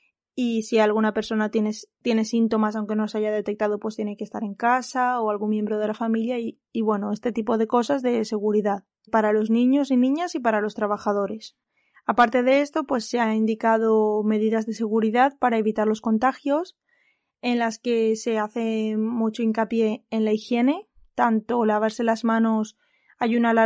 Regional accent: Valencia, Valencian Community, Spain; yo soy de Valencia y más o menos la situación podríamos equipararla a la situación de la Comunidad Valenciana

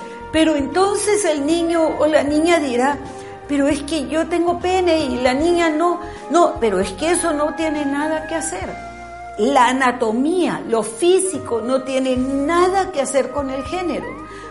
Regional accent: Peru; nuestro país, el Perú, del cual somos nosotros, ciudadanos peruanos, los dueños

